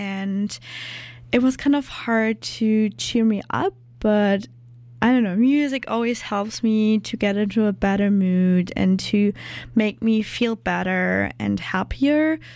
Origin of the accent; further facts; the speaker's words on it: Germany; English is a second language; moved away as an adult; now in Canada; I'm from Germany, currently staying here